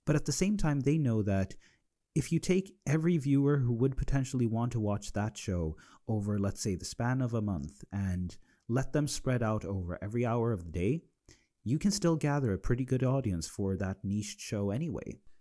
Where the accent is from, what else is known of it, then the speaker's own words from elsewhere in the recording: Sweden; growing up in Sweden